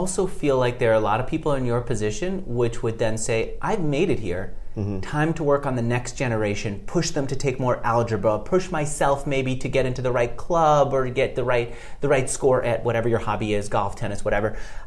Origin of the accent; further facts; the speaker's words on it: United States; Now, as an American, that made me feel uncomfortable